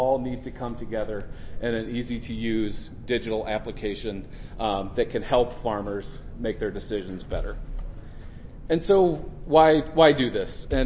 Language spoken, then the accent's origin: English; Carlinville, Illinois, United States; also born or lived in St. Louis; And so my background, I grew up in central Illinois, small farming town, Carlinville